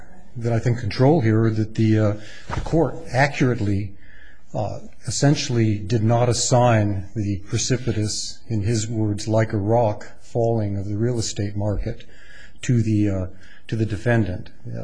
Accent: Boise, Idaho, United States; from Boise, Idaho. I practice in Boise

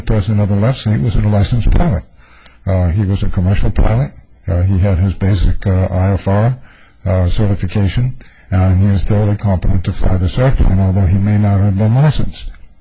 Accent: Boise, Idaho, United States; I'm from Boise, Idaho

